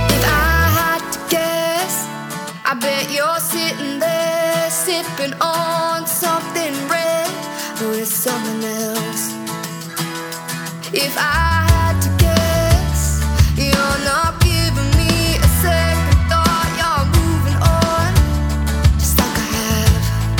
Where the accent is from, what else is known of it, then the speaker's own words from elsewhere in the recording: Queensland, Australia; I'm a musician and I come from Queensland, Australia on the East Coast.